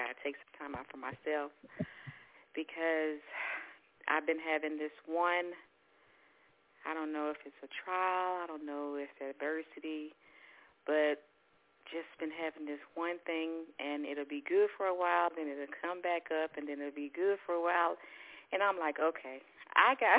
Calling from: Texas, United States; Hi, Kay, Texas.

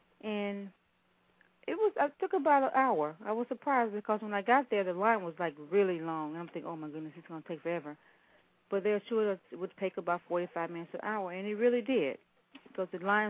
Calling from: Ellenwood, Georgia, United States; I'm calling from Ellenwood, Georgia.

